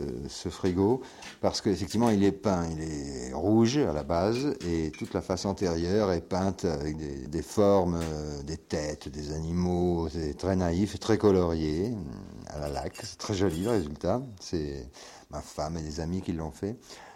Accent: Italy; now in France; je me sens pas dépaysé ici par rapport à ma ville natale parce que bien que je vive maintenant complètement en France depuis longtemps, enfin je suis quand même resté italien

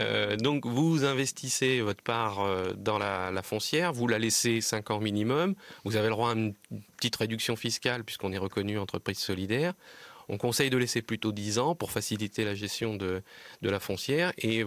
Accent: Normandy, France; Oui, on peut citer aussi plus près de chez moi, puisque je suis originaire de Basse-Normandie.

